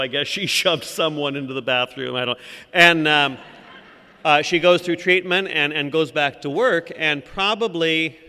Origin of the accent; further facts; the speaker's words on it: San Jose, California, United States; born there; I'm 57 years old. I was born in San Jose, California.